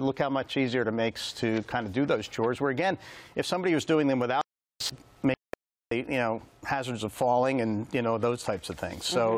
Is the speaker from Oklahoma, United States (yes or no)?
no; Philadelphia, Pennsylvania, United States; So I grew up in South Philadelphia. I'm Italian.